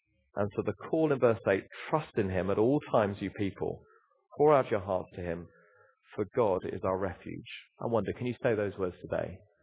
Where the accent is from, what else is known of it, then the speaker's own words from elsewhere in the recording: United Kingdom; I mean, we're British after all, with a smile and a nod.